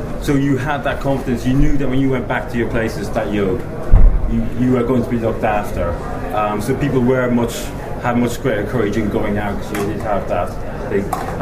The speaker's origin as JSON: {"language": "English", "region": "Northern Ireland", "country": "United Kingdom", "said": "I come from Northern Ireland"}